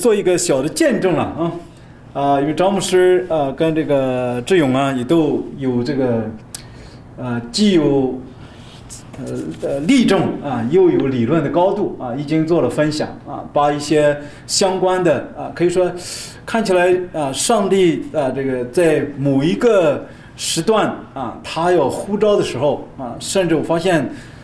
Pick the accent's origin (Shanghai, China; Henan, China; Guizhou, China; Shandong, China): Shandong, China; born there; 我算是出生在这个山东的农村很贫穷的家庭